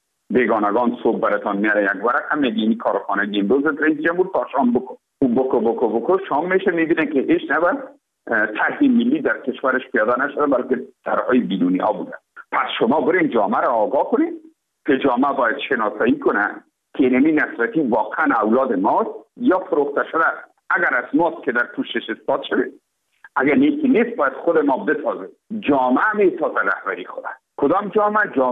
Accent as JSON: {"language": "Persian", "country": "Afghanistan", "said": "تزاره برای تماما ما افغان هستیم، ما درد ما یکیست"}